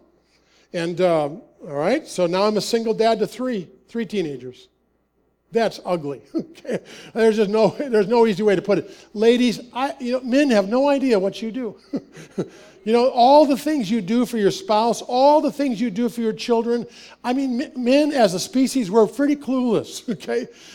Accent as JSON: {"language": "English", "region": "Wisconsin", "country": "United States", "said": "And I'm from Wisconsin where there's deer like walk the woods and stuff like that."}